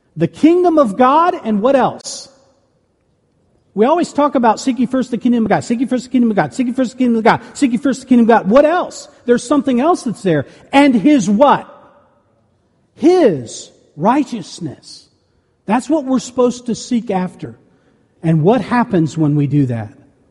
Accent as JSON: {"language": "English", "country": "Mexico", "tie": "born or raised there", "said": "I grew up in Mexico. I had just come from Mexico."}